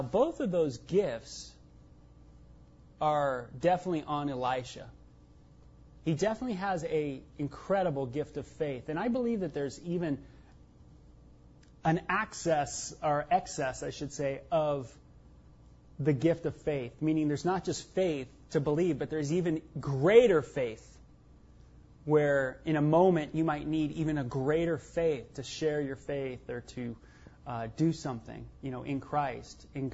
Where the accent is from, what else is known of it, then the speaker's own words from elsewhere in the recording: North Hollywood, California, United States; also born or lived in Encino; I was born in Encino. I was born in from North Hollywood. My parents lived on Sunset Boulevard